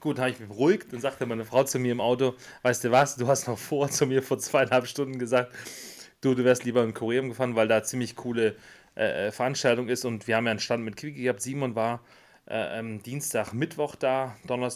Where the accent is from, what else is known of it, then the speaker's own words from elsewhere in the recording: Grand Est, France; Ich also als Elsässer saß da am Parkplatz